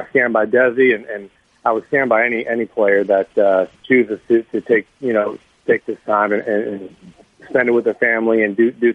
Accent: Riverside, California, United States; I grew up in Riverside, so we would go watch him there

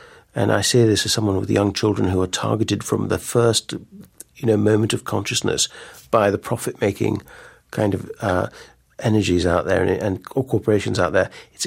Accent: Ireland; born there; also born or lived in Mozambique / Turkey / Iran

